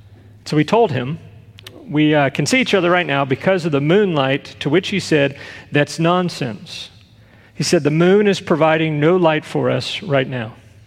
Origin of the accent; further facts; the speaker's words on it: Texas, United States; I grew up in Texas, and my mom used to always call it a pinch.